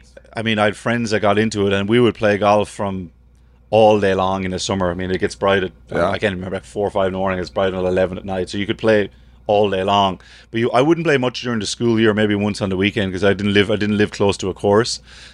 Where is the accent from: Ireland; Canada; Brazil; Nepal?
Ireland; now in United States; You're so naive growing up in Ireland. I'd never seen grass go dormant.